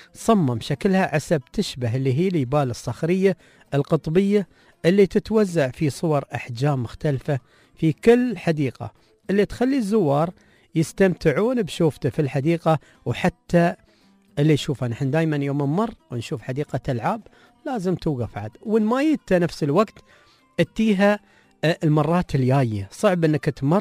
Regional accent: United Arab Emirates; نحن عندنا في الإمارات ما شيء ثلج

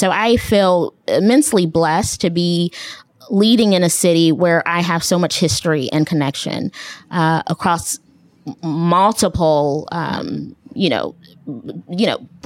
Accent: Cincinnati, Ohio, United States; truly important to a Black girl growing up in Cincinnati and now understanding what investments mean with nonprofit organizations that are doing good things in the city. And so, again, just having my roots here, I'm like, I live, breathe Cincinnati.

